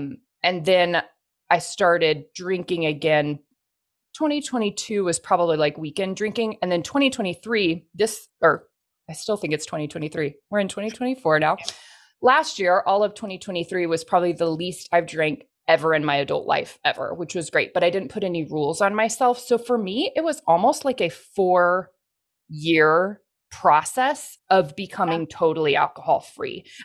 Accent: Texas, United States; I grew up in Texas, still live in Texas, very, very big drinking culture.

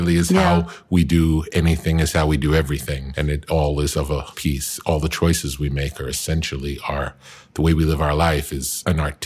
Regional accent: Long Beach, New York, United States; now in Malibu, United States; Long Beach was about an hour outside of Manhattan.

